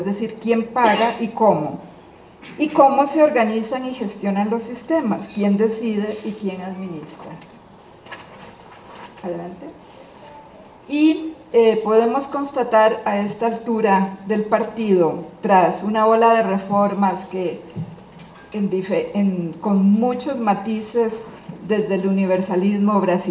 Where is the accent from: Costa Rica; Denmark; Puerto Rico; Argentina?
Costa Rica; como costarricense y desde un organismo internacional